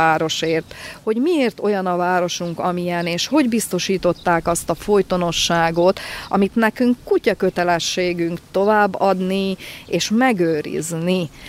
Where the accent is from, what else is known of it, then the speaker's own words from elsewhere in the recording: Šamorín, Trnava Region, Slovakia; De mivel én somorjai vagyok